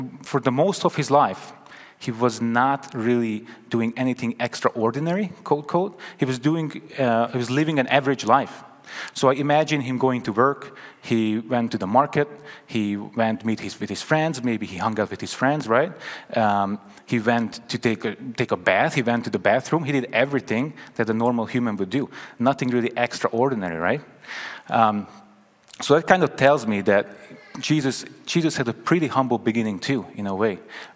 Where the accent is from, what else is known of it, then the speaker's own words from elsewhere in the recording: Hungary; I was born and raised in Hungary. I was raised by my uncle and my aunt.